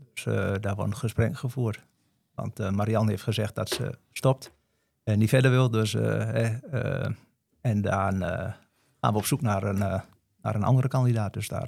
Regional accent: Losser, Overijssel, Netherlands; ben 55 jaar, woon in Losser. Ik ben geboren in Losser. Ik heb mijn hele leven gewoond in Losser. Ik kom oorspronkelijk uit Overdinkel.

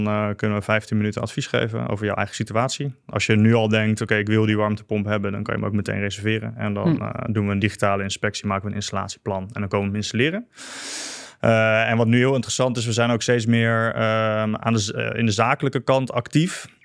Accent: Netherlands; Nou zijn wij Nederlanders veel meer polderaars.

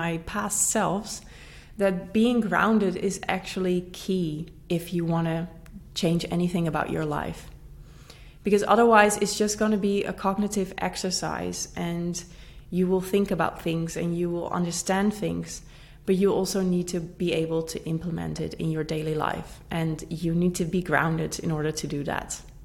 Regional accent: Netherlands; English is a second language; also born or lived in Brasilia, Brazil; And this is when I moved back home from Brasilia to the Netherlands.

